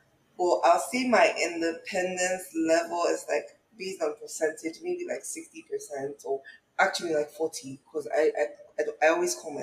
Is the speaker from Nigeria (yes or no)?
yes; Nigeria; I'm currently in California, Malibu to be precise. I'm Nigerian.